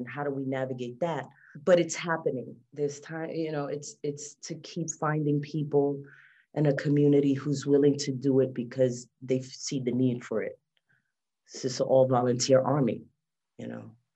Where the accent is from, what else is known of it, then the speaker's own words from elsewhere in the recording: New York, United States; first language English; I'm a New Yorican. English is my first language. I look more Black.